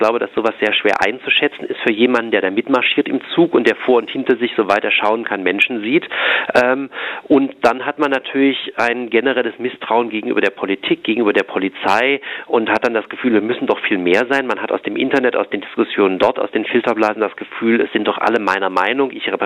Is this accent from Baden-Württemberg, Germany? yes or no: yes; Tübingen, Baden-Württemberg, Germany; das man aber zum Beispiel auch in meiner Heimatstadt in Tübingen hat.